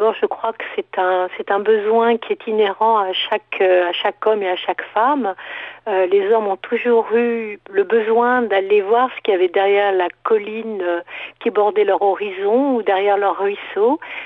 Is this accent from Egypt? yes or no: no; Normandy, France; also born or lived in Morocco / Germany; Je suis née au Maroc, j'ai un peu vécu en Allemagne, j'ai passé 7 ans merveilleux en Normandie, j'étais pensionnaire à Bayeux, j'ai beaucoup arpenté les plages normandes quand j'étais petite.